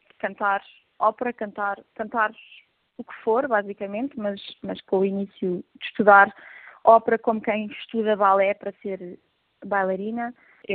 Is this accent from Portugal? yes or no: yes; Portugal; moved away; inclusive eu que vim de Portugal, não é?